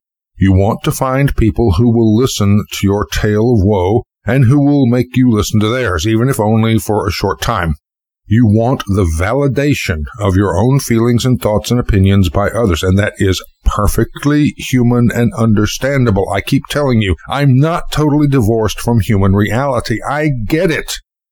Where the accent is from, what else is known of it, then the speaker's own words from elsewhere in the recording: United States; I'm just as American as you are